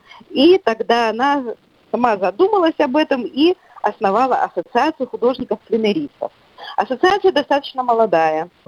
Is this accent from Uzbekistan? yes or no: no; Belarus; born there; как вот уроженка Беларуси